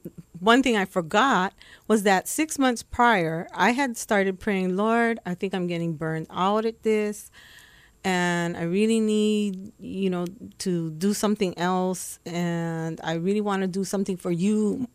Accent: Aiea, Hawaii, United States; I grew up in Aiea, Halawa Heights.

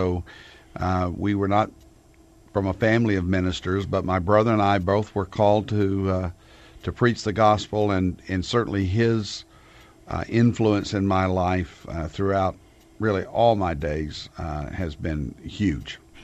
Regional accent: Conway, Arkansas, United States; I was born in a little town in central Arkansas called Conway, Arkansas, 30 miles north of Little Rock.

